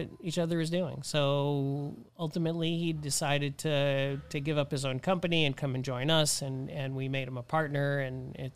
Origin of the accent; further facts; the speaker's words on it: Boston, Massachusetts, United States; So I'm originally from Boston, as we spoke about, and I called some friends in Boston